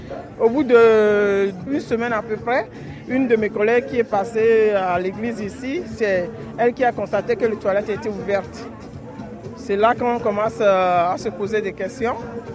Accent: Togo; moved away as an adult; now in France; J'ai 45 ans. Ça fait 17 ans d'ancienneté. Je suis togolaise. Et ça fait 18 ans que je suis en France.

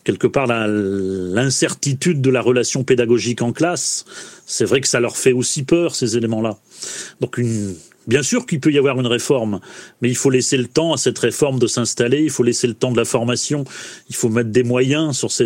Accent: Hauts-de-France, France; du moins chez nous, dans le Nord-Pas-de-Calais

